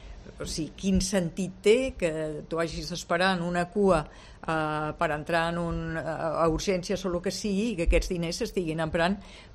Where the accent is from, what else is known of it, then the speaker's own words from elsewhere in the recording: Catalonia, Spain; jo sóc catalana, jo estic per suposat que vull el millor per Catalunya